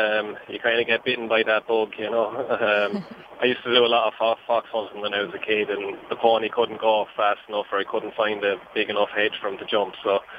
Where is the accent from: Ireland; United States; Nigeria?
Ireland; grew up in Ireland, and myself with horses from a very young age.